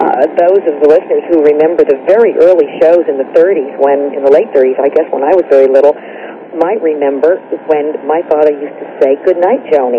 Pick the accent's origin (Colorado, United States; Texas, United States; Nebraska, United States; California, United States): California, United States; Hollywood; this is very much a part of the so-called growing up in Hollywood